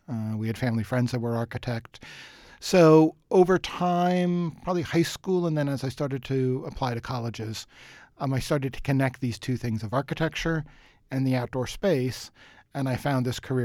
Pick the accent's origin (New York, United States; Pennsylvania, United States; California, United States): Pennsylvania, United States; Allentown; When I was growing up in Allentown, Pennsylvania, grew up in a very urban setting, a row house and all concrete and asphalt.